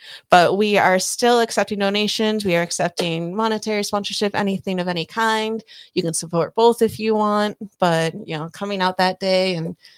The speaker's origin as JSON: {"language": "English", "town": "Waymart", "region": "Pennsylvania", "country": "United States", "said": "It's a town called Waymart, Pennsylvania."}